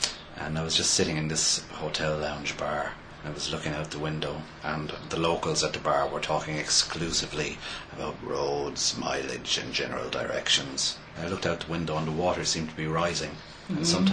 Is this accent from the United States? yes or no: no; Ireland; There's an interesting thing about when, as an Irish writer, you do speech on the page, especially with West of Ireland speech